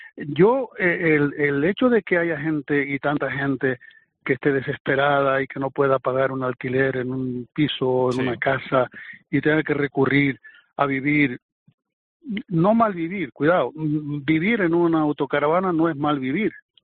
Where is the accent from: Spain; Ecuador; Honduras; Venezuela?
Spain; Los Cristianos, Canary Islands; me estaciono en Los Cristianos, por ejemplo, lo conozco muy bien porque yo soy de allí